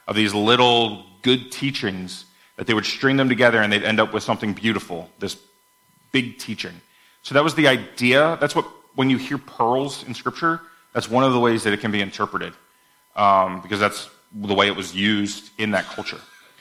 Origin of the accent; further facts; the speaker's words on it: United States; I had an analogy here that might only work because I'm an American